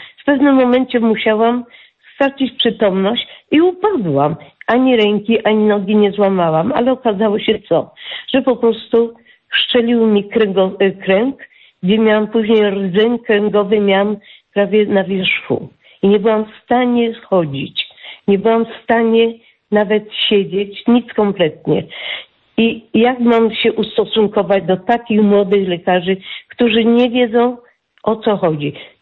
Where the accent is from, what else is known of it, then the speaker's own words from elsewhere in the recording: Kraków, Lesser Poland, Poland; ja z Krakowa pochodzę, ale jestem po operacji kręgosłupa.